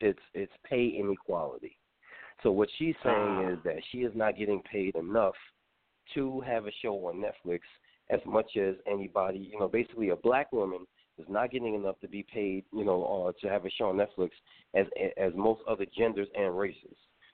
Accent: Brooklyn, New York, United States; I grew up in Brooklyn. I grew up in Coney Island.

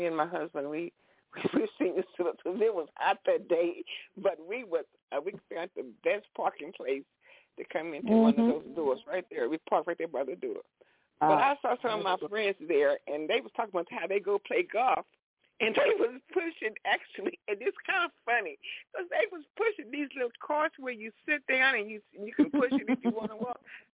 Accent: Fort Worth, Texas, United States; I was raised in Fort Worth, Texas, on the north side. And I was actually raised, I guess, I was raised on Ross Avenue

